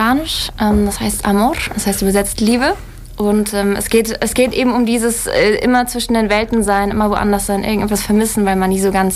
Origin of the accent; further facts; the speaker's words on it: Stuttgart, Baden-Württemberg, Germany; now in Mexico; Ich komme jetzt aus Stuttgart und wohne seit einem Jahr in Mexiko.